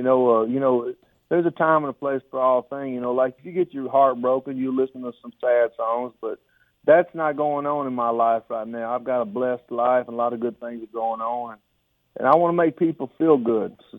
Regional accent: Tupelo, Mississippi, United States; Well, I grew up in Tupelo, Mississippi, which is the birthplace

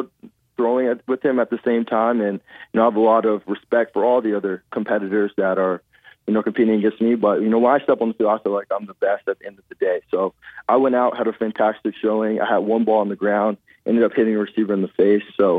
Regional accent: Atlanta, Georgia, United States; I'm from the Atlanta area, so you know, I grew up, I went to Falcons games growing up, you know, throughout elementary, middle school.

